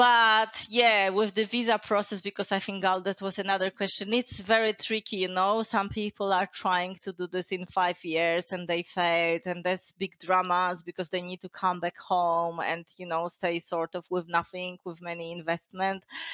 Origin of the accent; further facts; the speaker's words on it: Warsaw, Masovian Voivodeship, Poland; now in Perth, Australia; And in terms of living in Perth compared to Warsaw, because I'm from Warsaw